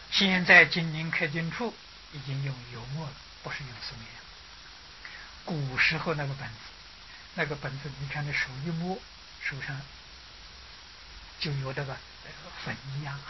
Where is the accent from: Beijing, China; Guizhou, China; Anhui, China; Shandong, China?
Anhui, China; 那时候我知道我们家乡好像安徽省呢